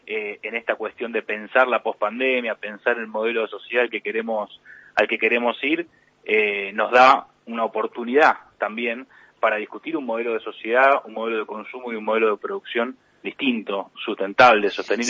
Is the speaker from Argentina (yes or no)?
yes; Avellaneda, Buenos Aires Province, Argentina; yo soy de Avellaneda, por ejemplo